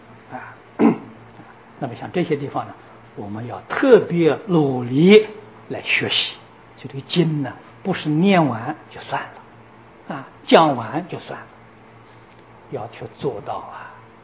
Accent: China; 就是外国人容易上当，容易受骗，我们中国人头脑灵活啊，平常在那刻苦节俭呢

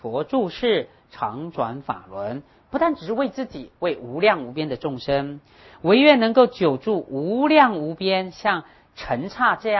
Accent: Taiwan; accent: Hakka; first language Hakka; 我是客家人，我会用客家话讲啊，我客家话是我的母语，我会用客家话讲经，但是我的台语啊，公美烂邓，我的台语是很差，

